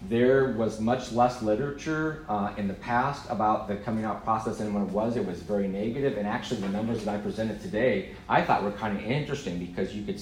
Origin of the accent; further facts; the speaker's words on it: Nebraska, United States; now in San Francisco, United States; I would agree with you, because, I was from Nebraska, and now I'm in San Francisco, right?